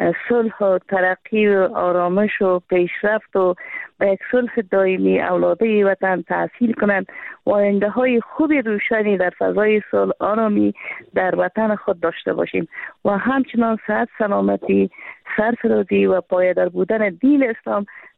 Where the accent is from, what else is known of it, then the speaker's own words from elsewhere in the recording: Afghanistan; ما یک افغان افغانستان، یک زن افغانستان